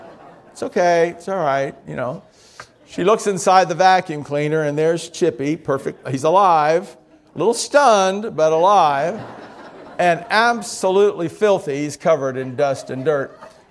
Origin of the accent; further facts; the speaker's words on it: Miami, Florida, United States; I did not grow up anywhere near a farm. I grew up in Miami.